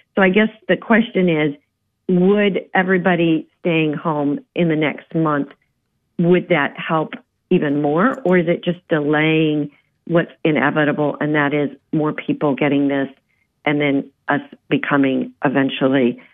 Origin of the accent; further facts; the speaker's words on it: Texas, United States; So I'm from Texas originally, born and raised in Texas.